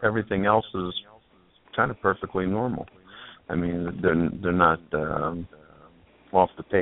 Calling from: New York, United States; I'm from Long Island.

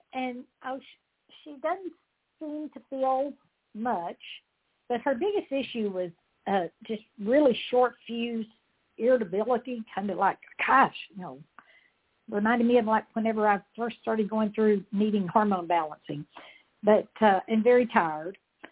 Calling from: Texas, United States; I'm in Texas. Yes, Dr. Dennis.

